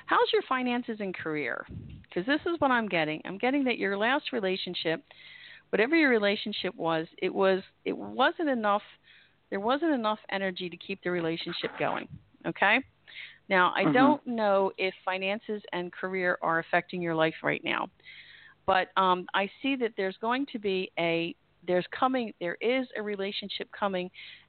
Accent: Glen Olden, Pennsylvania, United States; I'm from Delaware County.

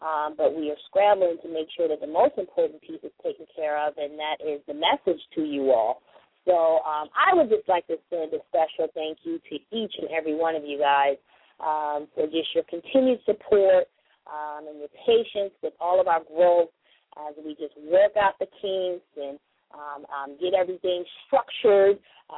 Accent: San Diego, California, United States; I'm in San Diego because, you know, people and the followers, you know, here in my hometown, which is hard as hit, they're like, you know, requested me to come and see how I can contribute and help restore the community that I was, I'm actually from and was raised in.

